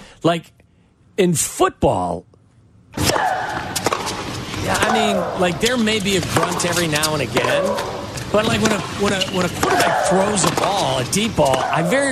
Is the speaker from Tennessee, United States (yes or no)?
no; Chicago, Illinois, United States; also born or lived in Ohio; I'm not going to play for Ohio because I was born there. I'm a Chicagoan.